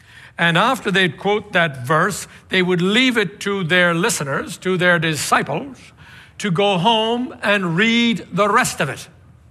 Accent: Tipperary, Munster, Ireland; When I first became a Christian in my hometown of Tipperary in Ireland, there was only one or two priests there that I could talk to.

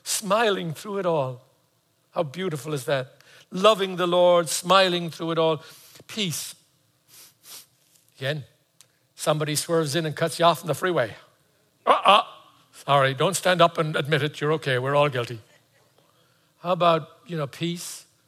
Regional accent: Ireland; I'm from Ireland.

